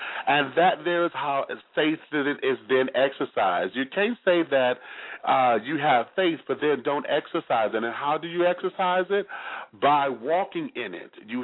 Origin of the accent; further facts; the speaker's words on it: Detroit, Michigan, United States; And over there in my hometown of Detroit, Michigan, and I hope to see you soon.